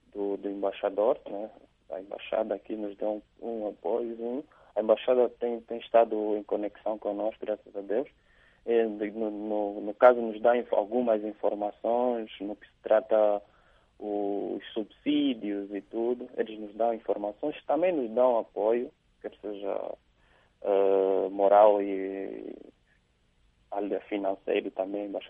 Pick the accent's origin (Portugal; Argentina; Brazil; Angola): Angola; now in Romania; nós, como angolanos, também já temos uma história também